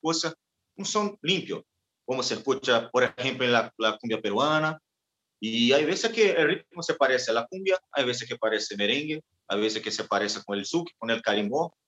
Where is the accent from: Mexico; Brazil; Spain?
Brazil; Belém, Pará; Spanish is a second language; also born or lived in São Paulo; Sí, bueno, yo nací en São Paulo, pero vení para Belén muy chico, vení con un año, vení un nene. Entonces que mi vida es en Pará, es en Belén, mi relación cultural de Belén